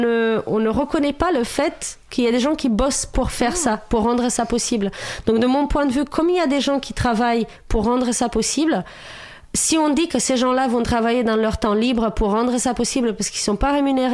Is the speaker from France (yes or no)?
no; Romania; moi je viens de Roumanie, à la base, je suis roumaine. D'ailleurs, j'aime bien dire que je suis roumaine plutôt que je viens de Roumanie.